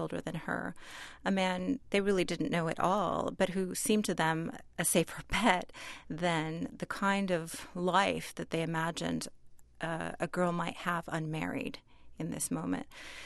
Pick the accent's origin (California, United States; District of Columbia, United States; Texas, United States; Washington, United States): California, United States; many of these scents, as you say, were familiar to me growing up in California. Our world was very much an Iranian one. The one we recreated in California was an Iranian world.